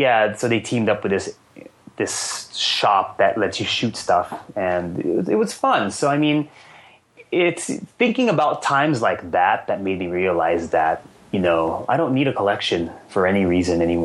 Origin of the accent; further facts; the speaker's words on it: San Francisco, California, United States; The other events usually happen in Osaka or San Francisco, and I'm from San Francisco.